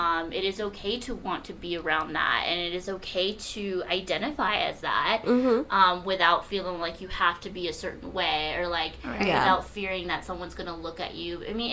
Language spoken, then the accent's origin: English; Laredo, Texas, United States; born there; so, like, I was born in Laredo, Texas, which is right on the border. And, like, if you didn't know Spanish, like, you were an outcast.